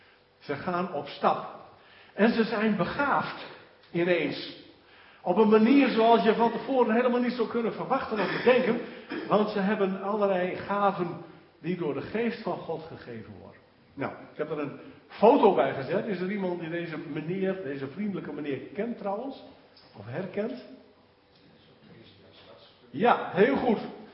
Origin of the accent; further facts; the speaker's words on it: Groningen, Netherlands; Nou hebben wij er als Groningers sowieso niet zo'n neiging toe